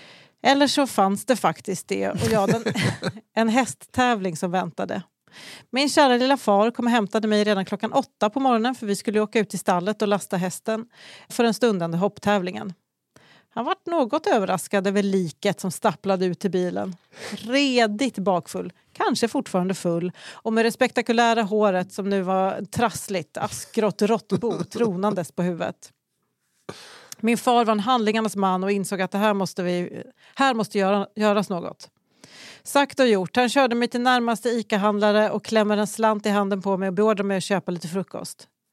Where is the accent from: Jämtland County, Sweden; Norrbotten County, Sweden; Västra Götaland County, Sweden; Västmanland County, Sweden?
Västmanland County, Sweden; Västerås; av ett sammanträffande är jag uppvuxen i Gurkstaden.